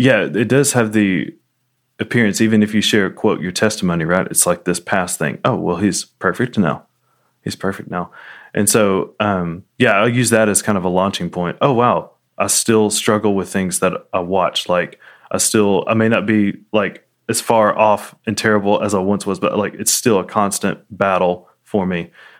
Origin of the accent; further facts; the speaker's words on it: United States; this different culture, as an American